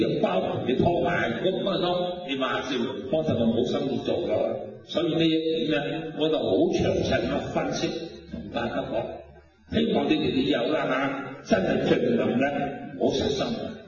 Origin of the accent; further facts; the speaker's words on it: China; 我哋中国人嘅人种啊，每样家高唔大啊